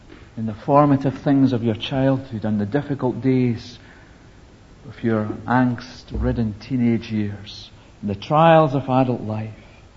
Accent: Troon, Scotland, United Kingdom; also born or lived in Lockerbie; the little brethren church into which I was born in Lockerbie, with all their quaint ways, but deep love for one another. There in that church of a total of 16 people, I learned about family love. In the dynamism of the teenage group I belonged to in Troon

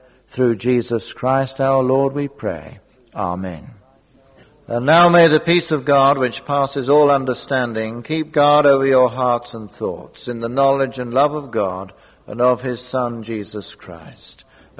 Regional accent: Scotland, United Kingdom; because we're British or Scottish, all will be well

